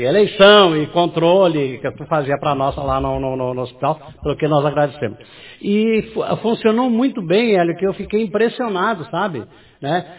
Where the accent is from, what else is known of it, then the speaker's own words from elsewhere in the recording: Machadinho, Rio Grande do Sul, Brazil; Que eu não sou daqui, eu sou de Machadinho, né? Eu sou estrangeiro em Iraí, como se diz, né?